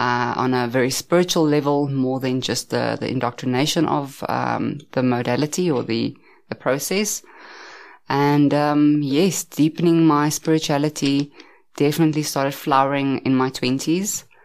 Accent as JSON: {"language": "English", "town": "Pretoria", "region": "Gauteng", "country": "South Africa", "tie": "born or raised there", "said": "I grew up in Pretoria, Centurion, as well. I've stayed there most of my life, traveled around a little bit."}